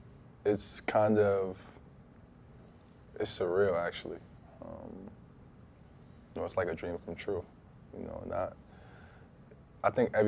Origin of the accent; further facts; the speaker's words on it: New York City, New York, United States; growing up in New York, being a New York City kid, you know, knowing the history of the Apollo